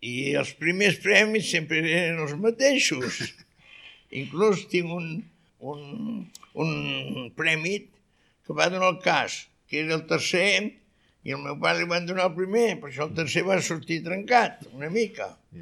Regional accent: Barcelona, Catalonia, Spain; also born or lived in l'Espluga; Clar, Barcelona, tot castellà en aquella època, el 43-44, prohibit català, per això, prohibidíssim.

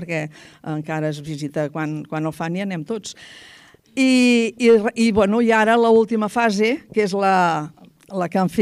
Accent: Barcelona, Catalonia, Spain; jo no sóc espluguina, però m'hi sento. Jo em sento espluguina, jo sóc de Barcelona.

